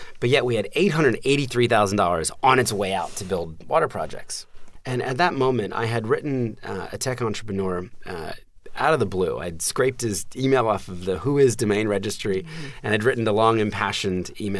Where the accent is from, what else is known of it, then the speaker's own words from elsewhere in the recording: New Jersey, United States; also born or lived in Philadelphia; when I was four, we moved from Philadelphia to the suburbs of New Jersey to get closer to my dad's job.